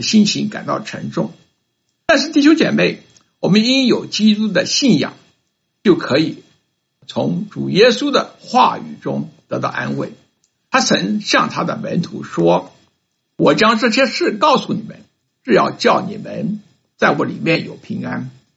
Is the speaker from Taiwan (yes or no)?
yes; Taiwan; born there; 我们生在上个世纪50年代台湾的人是很幸运的一代，我们没有经过对日抗战时逃难的辛苦，也是因为不是生在大陆就避开了文化大革命及之前的各种运动。